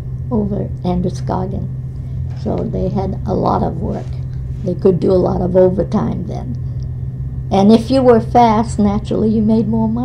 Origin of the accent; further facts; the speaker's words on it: Lewiston, United States; born there; I was born here in Lewiston. We lived on Park Street at the time. Yeah, I was born at St. Mary's Hospital in Lewiston.